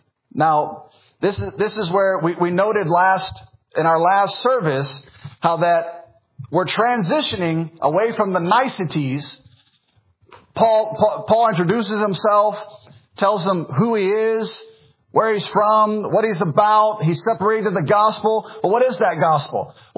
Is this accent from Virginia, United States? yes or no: no; Memphis, Tennessee, United States; born there; All right, so I was born in America. I was born in Memphis, Tennessee.